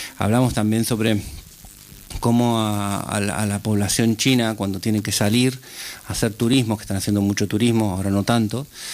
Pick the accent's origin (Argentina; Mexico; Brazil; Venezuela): Argentina; por lo menos para mí, como argentino.